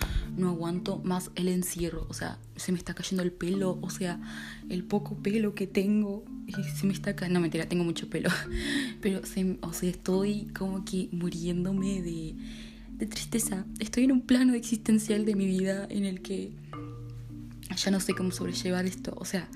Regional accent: Uruguay; yo soy como los uruguayos que encaran recién luego de Semana Santa el año.

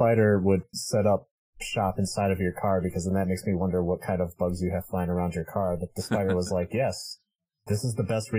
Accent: Wisconsin, United States; Well, I am from Wisconsin, so I mean, but yeah

